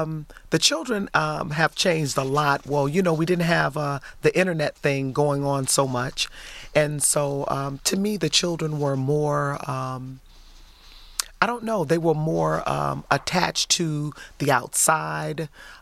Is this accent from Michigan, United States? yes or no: yes; Highland Park, Michigan, United States; born there; I was born in Highland Park, though, in 65 at Detroit Osteopathic Hospital, which doesn't exist anymore.